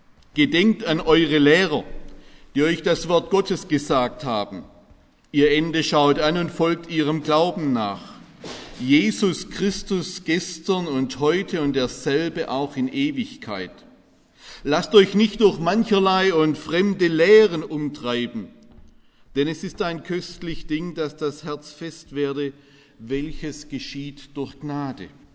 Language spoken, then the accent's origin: German; Stuttgart, Baden-Württemberg, Germany; Ich komme aus Bad Cannstatt, da stehen heute noch am Neckar Travertinsäulen